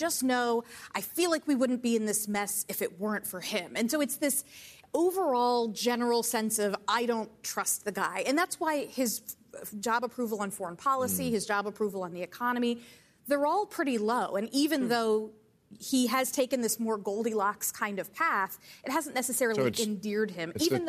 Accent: Orlando, Florida, United States; I grew up in Orlando. I worked at a theme park, a different one.

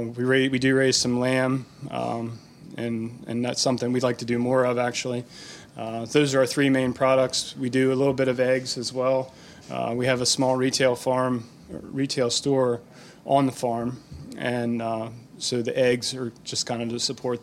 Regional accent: Gettysburg, Pennsylvania, United States; So we're from Gettysburg, Pennsylvania. My wife and I both grew up there, not far from each other. I grew up on a dairy farm, similar to Andrew.

